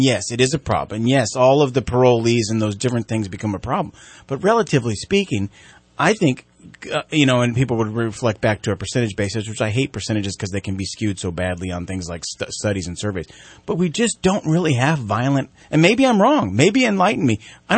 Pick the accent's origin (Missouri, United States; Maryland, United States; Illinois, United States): Illinois, United States; Chicago; I came from Chicago, where you drive down I-90, and God forbid you get off the Eisenhower to go one block over to try and beat traffic